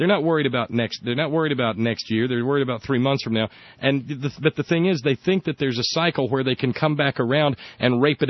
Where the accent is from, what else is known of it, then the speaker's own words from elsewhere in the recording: West Virginia, United States; The classic example of that is my home state here, West Virginia, Andy. We don't have any old growth forest.